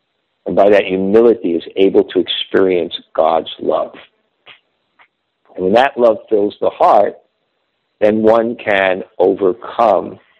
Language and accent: English; Brooklyn, New York, United States; I grew up in Brooklyn. There were 12 or 14 houses on either side of the street.